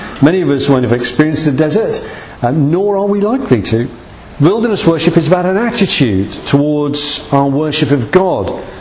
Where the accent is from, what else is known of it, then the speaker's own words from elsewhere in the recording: United Kingdom; We're British, aren't we?